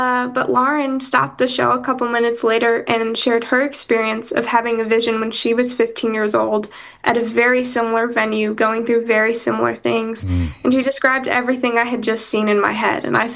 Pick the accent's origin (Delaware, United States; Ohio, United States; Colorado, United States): Delaware, United States; now in Nashville, United States; I was born and raised in Delaware, so I am kind of an East Coast girly at heart, even though that's not something I love to say in Nashville.